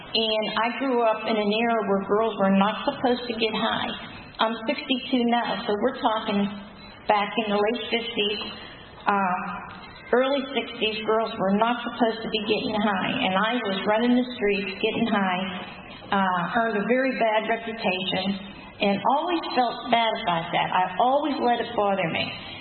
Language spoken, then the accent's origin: English; Pittsburgh, Pennsylvania, United States; I'm from East Liberty, and we used, in Pittsburgh